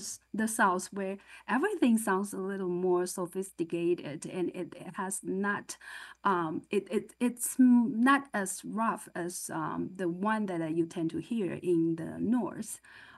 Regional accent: Taiwan; When I grew up in Taiwan

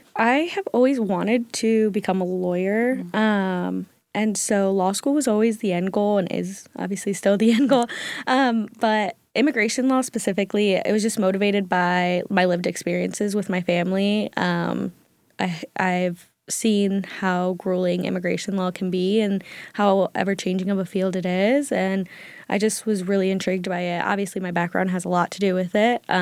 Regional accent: Sterling, Illinois, United States; So I'm fully Mexican. I grew up in Sterling, Illinois, though, which is a northern Illinois, small rural town. But I grew up speaking Spanish in the house.

